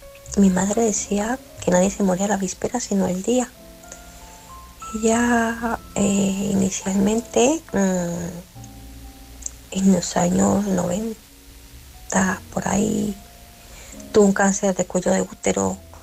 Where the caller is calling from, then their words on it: Barcelona, Catalonia, Spain; de Barcelona.